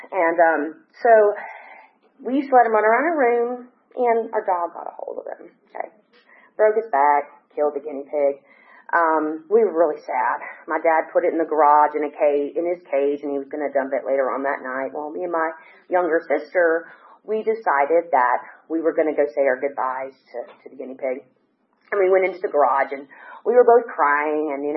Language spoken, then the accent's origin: English; Tennessee, United States; born there; So I was born in Tennessee. I was raised in a very large family. I was the second of six, and grew up in a very religious home.